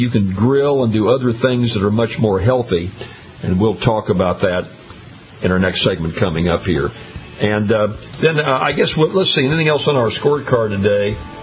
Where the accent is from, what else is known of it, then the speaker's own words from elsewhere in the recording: Kansas City, Missouri, United States; When I was living in Kansas City, Missouri, I was born in Kansas City, and my family and I lived at 39th and Main, for you listeners up there in the Kansas City area.